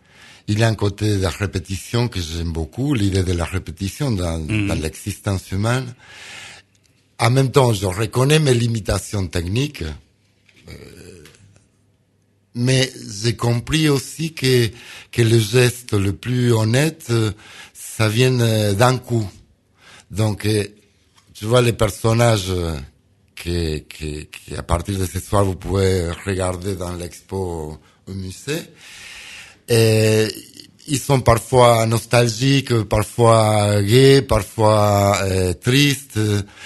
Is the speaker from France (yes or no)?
no; Argentina; French is a second language; Même si je viens de Sud-Amérique, je suis blanc. Mais j'ai des racines italiennes, espagnoles.